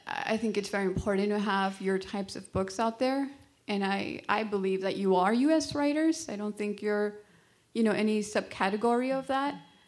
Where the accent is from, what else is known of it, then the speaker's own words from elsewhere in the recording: Los Angeles, California, United States; I'm 26. So obviously, yeah, there's an age difference. I grew up in East